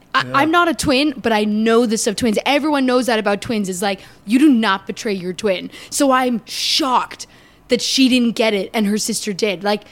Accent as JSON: {"language": "English", "country": "Canada", "said": "I don't know much. I'm from Canada, but I know Michigan, and people talked about Michigan."}